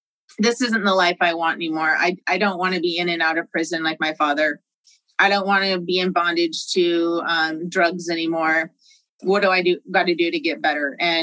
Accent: Sacramento, California, United States; I'm from Sacramento, California, born and raised.

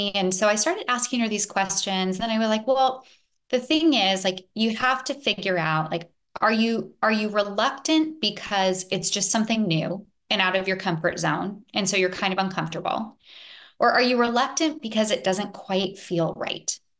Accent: Bellevue, Washington, United States; I'm from Bellevue as well.

